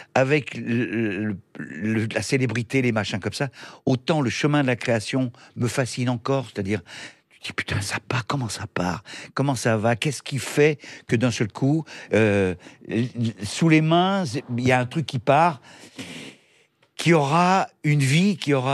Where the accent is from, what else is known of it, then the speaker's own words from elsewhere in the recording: France; je suis un Français comme tout le monde.